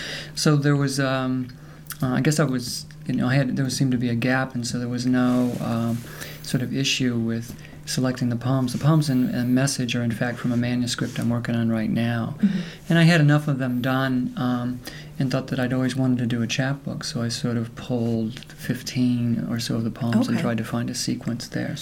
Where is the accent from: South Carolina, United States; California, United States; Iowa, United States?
Iowa, United States; Cedar Rapids; also born or lived in Illinois / Indiana / Michigan; No, I'm actually from Cedar Rapids, Iowa.